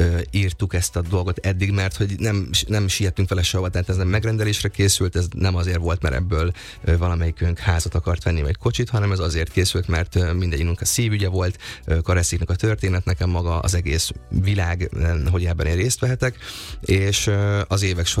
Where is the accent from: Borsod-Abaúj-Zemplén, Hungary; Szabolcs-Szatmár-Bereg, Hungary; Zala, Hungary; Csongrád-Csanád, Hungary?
Szabolcs-Szatmár-Bereg, Hungary; Nyíregyháza; now in Budapest, Hungary; akkor én egy tévéműsor kapcsán költöztem fel Budapestre Nyíregyházáról, én Nyíregyházán éltem, ott is érettségiztem